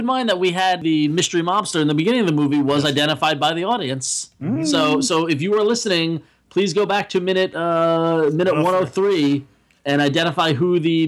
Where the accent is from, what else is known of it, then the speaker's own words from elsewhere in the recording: New York, United States; Well, it's funny because I thought maybe because you grew up in Nassau, I grew up in Suffolk.